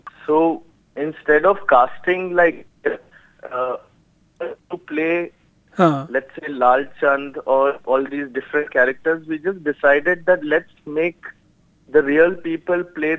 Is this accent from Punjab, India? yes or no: yes; Punjab, India; मैं पंजाब में पला बड़ा